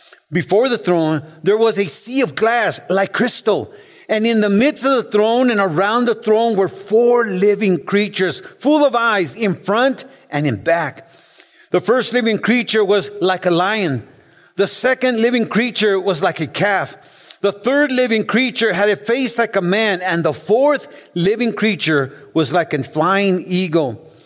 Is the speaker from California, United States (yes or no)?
yes; Los Angeles, California, United States; I was raised in East LA, right? And for Christmas, we were poor, but we went to this Pentecostal church.